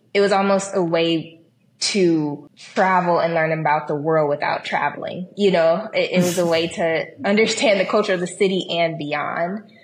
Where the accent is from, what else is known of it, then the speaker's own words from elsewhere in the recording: Chicago, Illinois, United States; You know, Chicago, being born and raised in the Midwest and then going to the Sonoran Desert, totally different in how you design